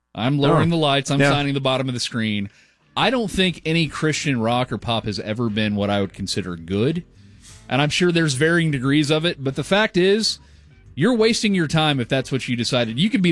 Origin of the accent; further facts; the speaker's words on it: Mesquite, Texas, United States; Growing up, again, I grew up in Mesquite.